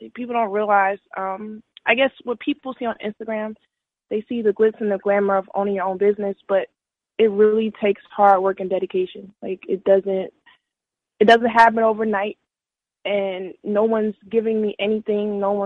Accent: New Jersey, United States; Like I said, well … I'm originally from Jersey.

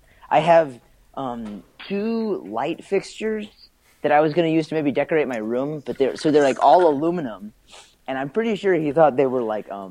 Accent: Indiana, United States; He asked where we're both from. And I said, I'm from Indiana.

